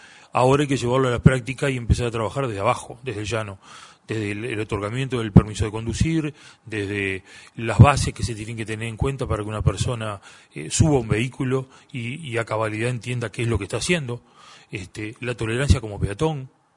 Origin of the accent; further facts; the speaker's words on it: Rivera, Uruguay; yo que procedo fundamentalmente de Rivera, no es lo mismo transitar el límite de la ciudad de Rivera, que es un límite seco